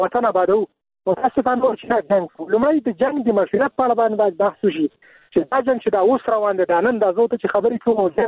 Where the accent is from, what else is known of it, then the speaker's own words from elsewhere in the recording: Afghanistan; دنیا ته وښي چې موږ افغانان یو